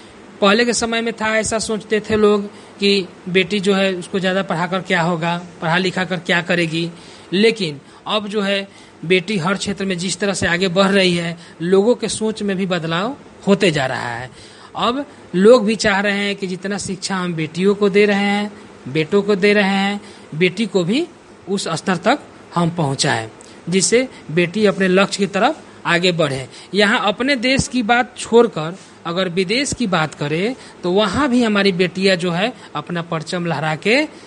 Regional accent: Dighwara, Bihar, India; मैं दिघवारा ब्लॉक से बिलोंग करता हूँ।

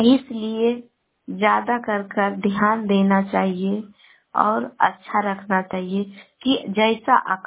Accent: Sheikhpura, Bihar, India; मैं गोवा से शेखपुरा से बोल रही, पटना जिला के रहने वाली हूँ।

